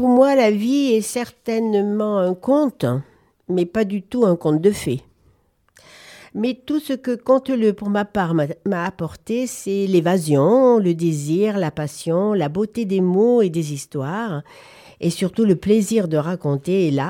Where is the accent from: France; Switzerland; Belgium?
France; Nîmes, Occitanie; moi, je suis originaire de Nîmes, dans le Gard. Et donc, j'ai eu une grande facilité à le dire avec mon accent